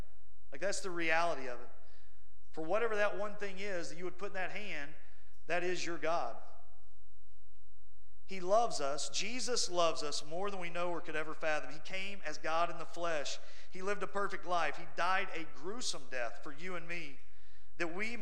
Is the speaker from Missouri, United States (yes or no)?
yes; Kansas City, Missouri, United States; I grew up outside of Kansas City.